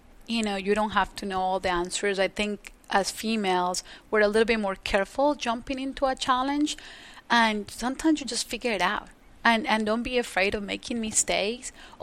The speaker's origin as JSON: {"language": "English", "town": "Medellín", "region": "Antioquia", "country": "Colombia", "tie": "born or raised there", "second_language": "English", "moved": "yes", "lives_now": "Victoria, Canada", "said": "You know, I grew up in Colombia in the 80s"}